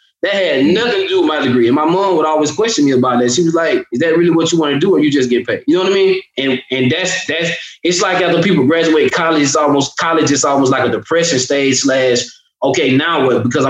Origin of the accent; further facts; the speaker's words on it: Georgia, United States; I grew up in the project, so I just had the roughest upbringing. But it was like, it's different growing up in South Georgia compared to Atlanta.